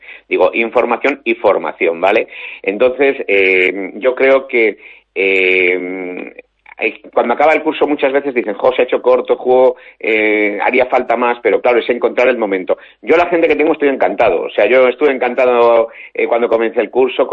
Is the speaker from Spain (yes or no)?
yes; Valladolid, Castile and León, Spain; yo soy de Castilla y León y me dicen que parezca que no soy de allí, de Valladolid